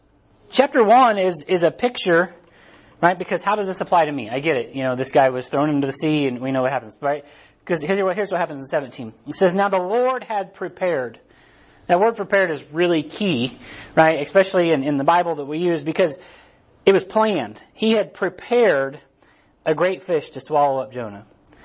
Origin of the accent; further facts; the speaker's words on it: Harrisonville, Missouri, United States; I'm from Harrisonville. I don't talk too good, right?